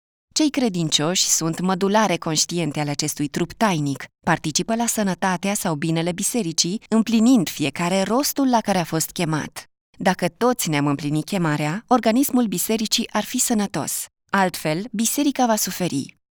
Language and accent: Romanian; Brașov County, Romania; aproape de satul meu natal din Ținutul Făgărașului